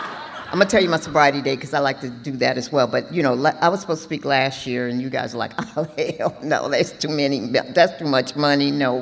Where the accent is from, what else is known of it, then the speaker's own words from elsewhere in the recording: Atlanta, Georgia, United States; also born or lived in Los Angeles; I'm out here from Atlanta, Georgia, by way of Los Angeles, California.